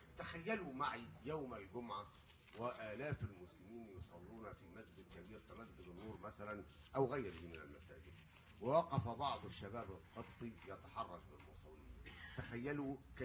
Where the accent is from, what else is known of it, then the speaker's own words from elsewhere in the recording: Egypt; أنني كمصري مسلم ليبرالي